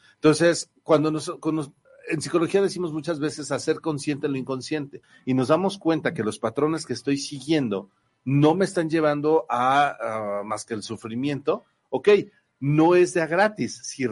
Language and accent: Spanish; Mexico; Nosotros como varones mexicanos